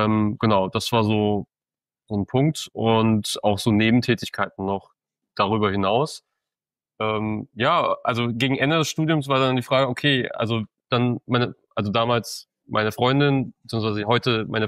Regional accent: Hof, Bavaria, Germany; tatsächlich bei der Tageszeitung in meiner Heimatstadt Hof

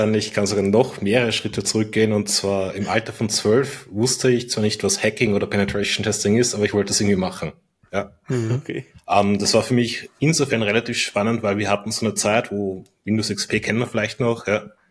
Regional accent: Austria; bei uns in Österreich heißt es Matura, in Deutschland heißt es ja Abi

